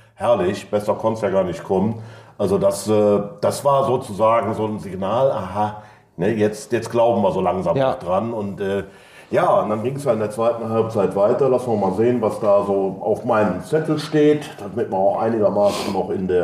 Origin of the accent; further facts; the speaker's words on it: Cologne, North Rhine-Westphalia, Germany; als Kölner